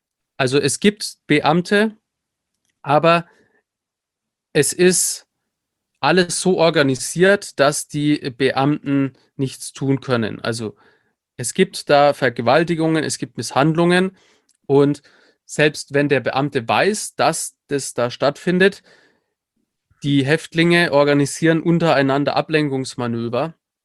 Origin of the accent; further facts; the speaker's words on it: Nuremberg, Bavaria, Germany; ich bin im Prinzip aufgewachsen in der Nürnberger Südstadt. Südstadt war immer so eine Assi-Gegend